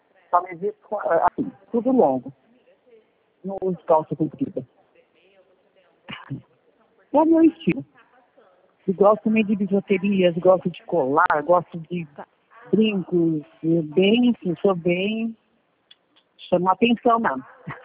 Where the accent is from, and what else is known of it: Rancharia, São Paulo, Brazil; born or raised there; also born or lived in Regente Feijó; now in Catanduva, Brazil